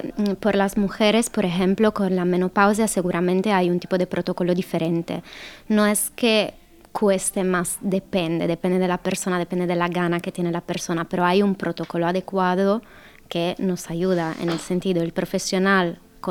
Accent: Italy; Spanish is a second language; yo que soy italiana

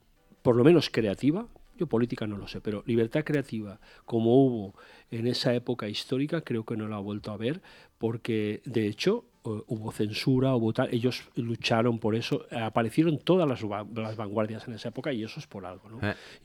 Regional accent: Valencian Community, Spain; En mi pueblo, Yombay, ya sabéis todo lo que pasó también.

